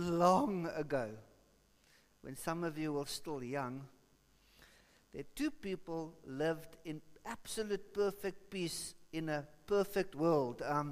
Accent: South Africa; Hey, I'm a South African, what can I say?

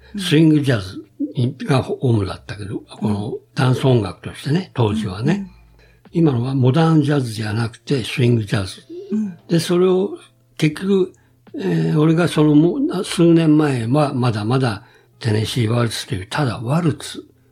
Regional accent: Tokyo, Japan; born there; で、その頃に、俺、東京生まれだったから、うん、銀座とかそういうとこにうろうろするようになってきた。だんだん小学校、高学年。

